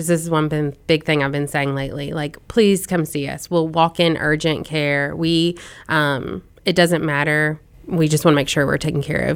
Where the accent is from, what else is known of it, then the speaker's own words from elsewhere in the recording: Florida, United States; I don't ever say I'm from Florida because everyone's like, ugh, bad. But I grew up in Florida, and we used to, like, hunt for gator.